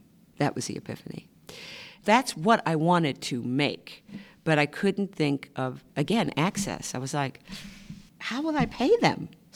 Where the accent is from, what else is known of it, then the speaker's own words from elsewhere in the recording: Baltimore, Maryland, United States; Which is my hometown.